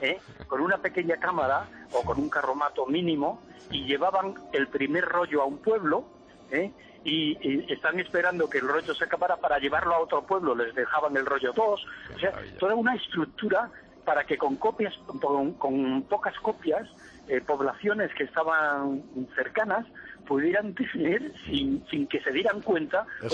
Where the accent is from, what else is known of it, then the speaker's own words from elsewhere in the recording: Extremadura, Spain; El cine en verano en mi pueblo, yo nací en el 45, o sea que ya os podéis suponer, la Lola de los Puertos la vi en cine de verano.